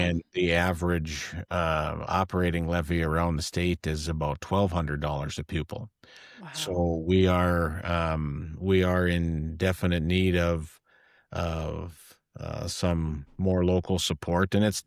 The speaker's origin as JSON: {"language": "English", "town": "Grand Forks", "region": "North Dakota", "country": "United States", "said": "Well, I'm from Grand Forks, North Dakota, about 80 miles to the north."}